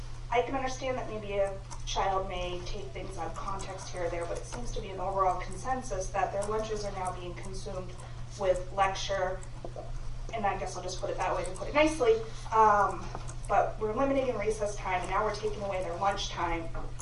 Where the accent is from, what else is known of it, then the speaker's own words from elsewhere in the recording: Hillsboro, United States; I'm from Hillsboro.